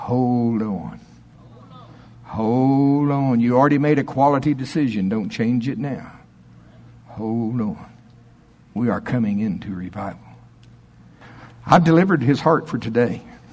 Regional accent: Oklahoma, United States; I'm from Oklahoma. I love it.

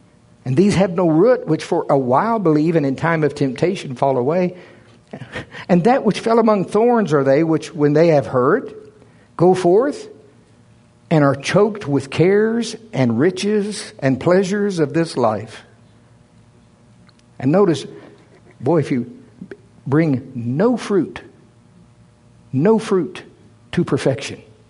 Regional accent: Oklahoma, United States; I'm from Oklahoma.

